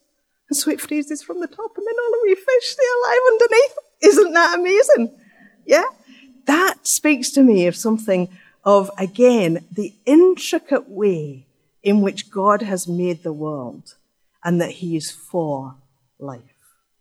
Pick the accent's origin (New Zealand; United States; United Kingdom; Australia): United Kingdom; England; Okay, I grew up in England, and we did O-levels.